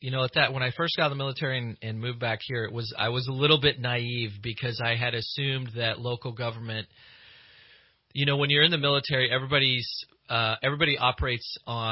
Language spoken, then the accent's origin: English; Nebraska, United States; You know, I'm originally from Nebraska